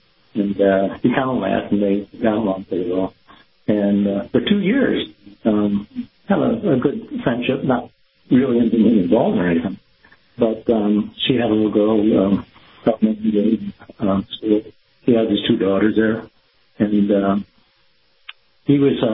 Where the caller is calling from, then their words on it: Clearwater, Florida, United States; Hey, Kyle. … in Clearwater.